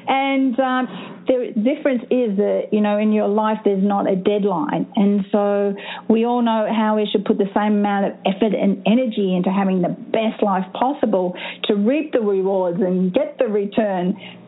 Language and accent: English; Australia; you know, I am Australian, as you mentioned, so if I start talking too fast, please tell me to slow down.